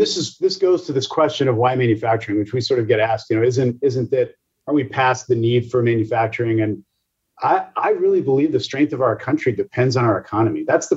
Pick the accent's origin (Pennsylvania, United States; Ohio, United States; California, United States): Pennsylvania, United States; Pittsburgh; Growing up in Pittsburgh, watching what happened as industries declined